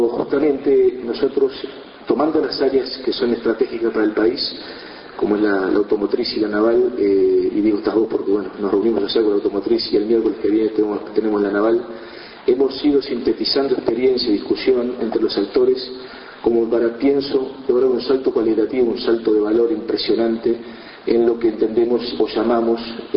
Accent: Uruguay; como para que como uruguayos hagamos el esfuerzo

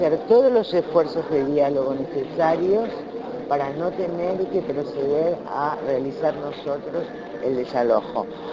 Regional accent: Uruguay; estoy tratando de que razonemos como uruguayos y uruguayas y logremos el desalojo voluntario

